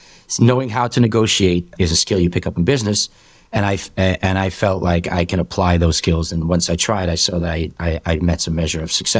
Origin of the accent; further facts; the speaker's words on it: New York City, New York, United States; I am Hasidish. I'm 37 years old. I was born and raised in Borough Park. I went to Babov, and my family were Babov Hasidim, and still are my whole life. So I was raised in Borough Park as Hasidish. I went to Babov Yeshiva and Cheder.